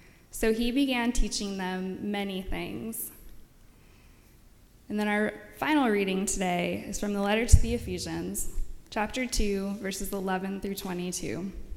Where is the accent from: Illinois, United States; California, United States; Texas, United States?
California, United States; As I talked about last time, I'm from California, so I'm interested to hear where you're all from.